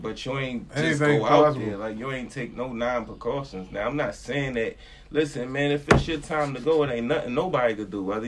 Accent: Philadelphia, Pennsylvania, United States; I'm from Philly. I don't give a fuck how long I was living out here.

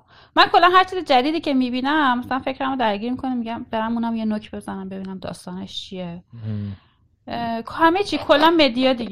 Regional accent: Iran; moved away; یه علت زیادش هم به خاطر اینه که خب من خارج از ایرانم

